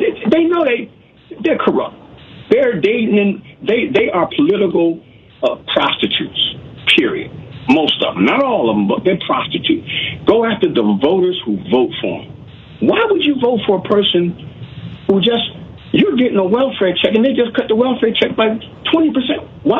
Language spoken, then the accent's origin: English; Northern United States, United States; I'm down here. I'm actually from the North.